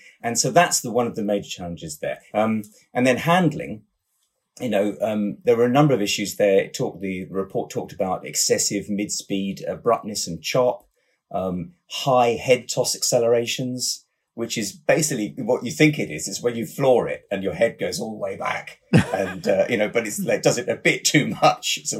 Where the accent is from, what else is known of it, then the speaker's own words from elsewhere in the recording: United Kingdom; I'm British.